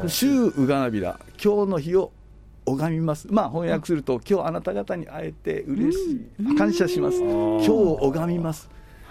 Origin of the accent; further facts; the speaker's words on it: Yomitan, Okinawa, Japan; 生まれも育ちも沖縄県で